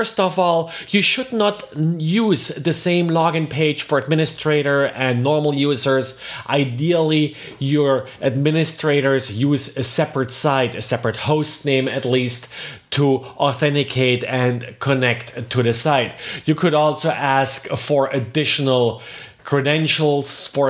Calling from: Jacksonville, Florida, United States; I'm recording today from Jacksonville, Florida.

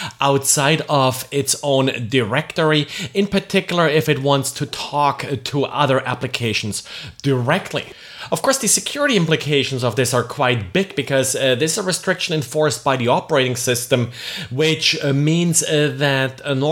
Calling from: Jacksonville, Florida, United States; I'm recording today from Jacksonville, Florida.

